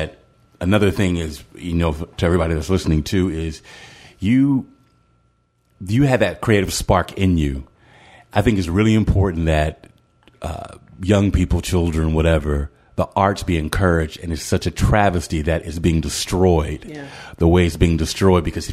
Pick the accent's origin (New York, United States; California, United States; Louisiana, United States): California, United States; Compton; When I was talking, I used to say, I grew up in Compton.